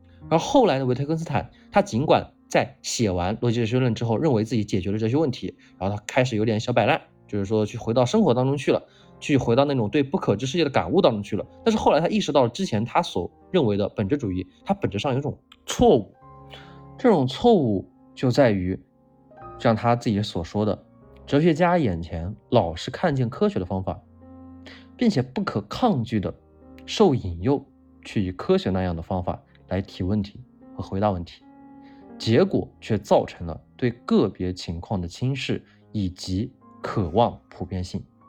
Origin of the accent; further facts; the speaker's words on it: China; 而是因为我们是中国人，中国人和中国人之间的一个人际关系